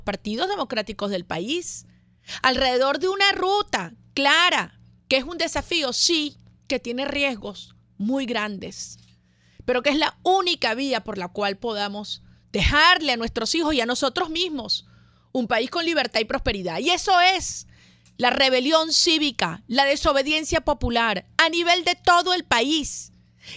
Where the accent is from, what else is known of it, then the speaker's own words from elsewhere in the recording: Venezuela; como venezolana, me siento tan orgullosa de sentir que nuestro país